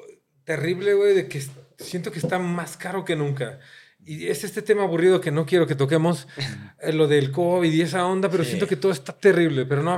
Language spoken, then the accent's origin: Spanish; Mexico City, Mexico; No, soy mexicano y más que nunca. De verdad, a esta edad me encanta mi país, me encanta mi ciudad, ¿no? De repente odio ciudad. Crecí odiando Ciudad de México, güey.